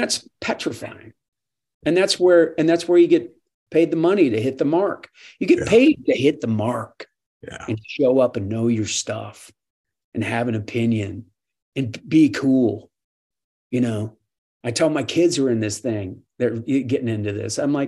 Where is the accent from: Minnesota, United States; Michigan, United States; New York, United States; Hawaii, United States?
Minnesota, United States; now in Kentucky, United States; Well, I've lived here longer than I lived in Minnesota. So I would think I'm more of a Kentuckian than I am.